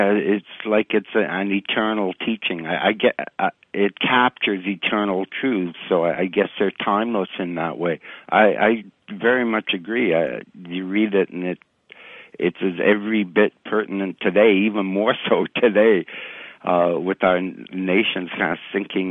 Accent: Canada; even though I'm Canadian.

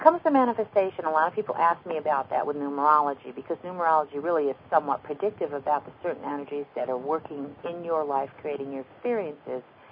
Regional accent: New York, United States; Of course, you've got that city accent going for you, but I'm from New York, you know.

